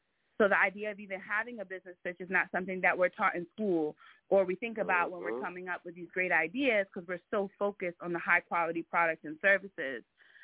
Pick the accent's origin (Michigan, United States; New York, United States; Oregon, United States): New York, United States; Brooklyn; I'm from Brooklyn.